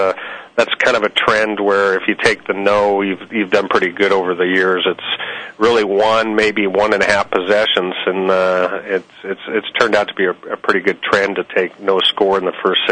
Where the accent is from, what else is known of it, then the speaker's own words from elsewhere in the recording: Nebraska, United States; I'm from Nebraska, so I have to say the steakhouse